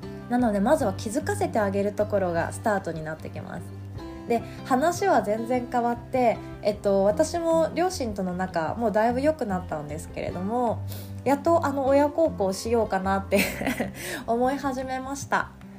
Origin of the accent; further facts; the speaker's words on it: Kagawa, Japan; 私の実家は香川県なんですけども、普通の戸建てで